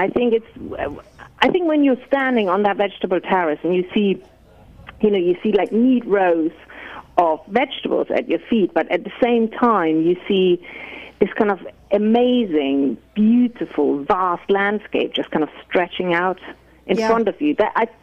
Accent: Germany; now in France; Well, as a German who lives in Brittany, how dare I write about the American founding fathers?

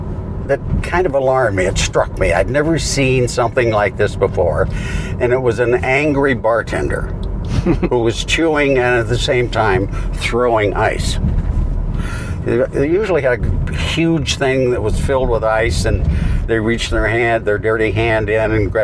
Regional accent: Minnesota, United States; born there; Well, I was born in Minnesota, Christopher

